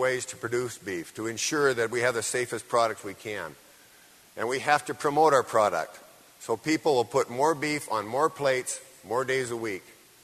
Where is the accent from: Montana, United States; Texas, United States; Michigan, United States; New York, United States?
Montana, United States; I'm from Montana, and we've got a lot of old ranches in Montana, so I thought, till I went to Florida.